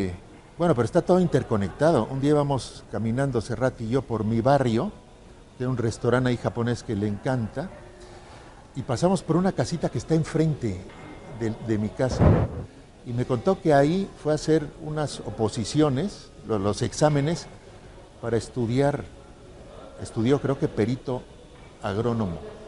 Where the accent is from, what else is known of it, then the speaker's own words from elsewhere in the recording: Veracruz, Mexico; Yo nací en Veracruz y soy veracruzano, pero de mi madre hacia arriba no. Entonces todo el tiempo suspiraban por Barcelona y se hablaba en catalán en casa.